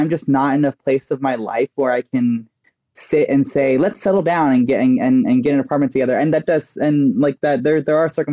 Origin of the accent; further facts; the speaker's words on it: Texas, United States; And like I grew up in Texas.